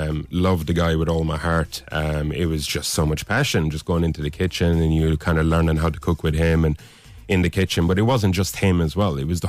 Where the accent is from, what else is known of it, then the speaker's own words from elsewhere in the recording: Munster, Ireland; moved away; also born or lived in London, United Kingdom; Way back, born and raised in Kerry, of course.